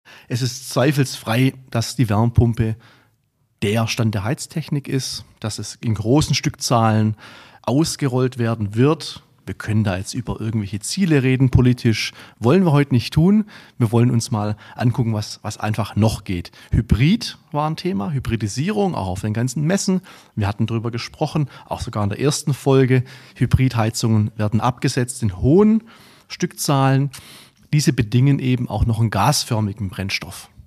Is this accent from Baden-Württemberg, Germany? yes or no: yes; Beutelsbach, Baden-Württemberg, Germany; Ich muss dich da korrigieren als Schwabe, als Lokalpatriot des Beutelsbach.